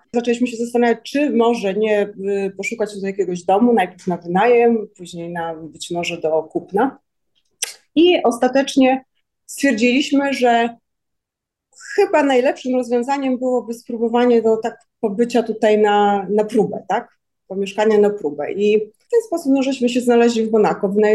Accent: Warsaw, Masovian Voivodeship, Poland; now in France; pochodzę z Warszawy też, więc za dużym miastem

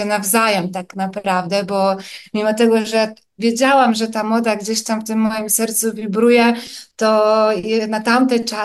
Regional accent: Silesian Voivodeship, Poland; born there; moved away as an adult; also born or lived in Australia; Ja urodziłam się na Śląsku, aczkolwiek wiedziałam, że ani Śląsk, ani Polska nie będzie tym moim takim docelowym domem. I wyjechałam w wieku lat 18 właśnie szukając tego miejsca na ziemi. I tak wyemigrowałam najpierw do Australii

